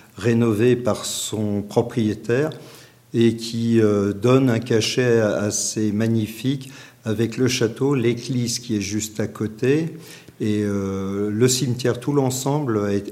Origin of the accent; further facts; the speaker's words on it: Dijon, Bourgogne-Franche-Comté, France; now in Saint-Victour, France; Je suis natif de Dijon et donc je suis maire depuis 2008 de la commune.